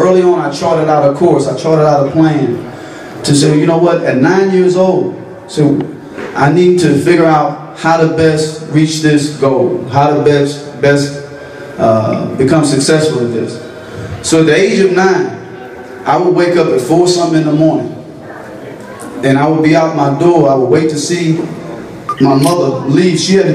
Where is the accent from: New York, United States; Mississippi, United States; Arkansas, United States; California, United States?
Mississippi, United States; Gulfport; I'm from Gulfport, Mississippi, and I was born in a single parent home